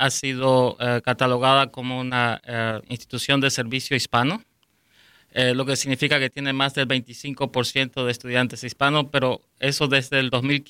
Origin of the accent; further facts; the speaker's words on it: Northeast Argentina, Argentina; Y de mi ciudad, de donde soy, de una ciudad pequeña en el nordeste de Argentina, es Crucero del Norte.